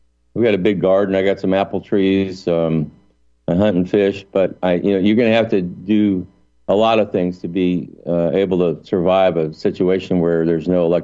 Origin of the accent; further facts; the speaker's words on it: Missouri, United States; And I'm from Missouri, so, show me if I'm wrong.